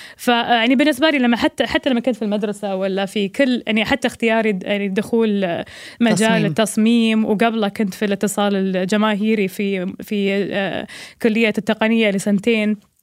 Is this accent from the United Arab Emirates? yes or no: yes; Dubai, United Arab Emirates; also born or lived in Bahrain; أنا إماراتية بحرينية